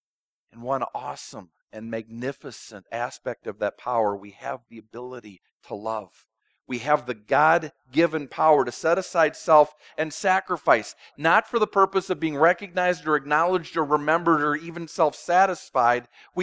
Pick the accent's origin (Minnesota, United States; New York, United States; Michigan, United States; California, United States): Minnesota, United States; I grew up in Minnesota.